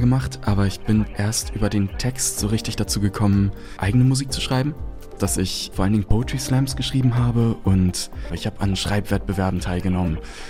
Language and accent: German; Hamburg, Germany; now in Amsterdam, Netherlands; Ich komme aus Hamburg ursprünglich, aktuell lebe ich für ein paar Monate in Amsterdam. Mich zieht's aber so ein bisschen wieder zurück nach Hamburg. Das ist schon meine Heimat.